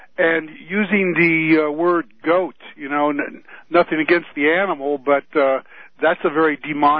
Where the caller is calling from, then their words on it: Colorado, United States; I'm calling from Colorado.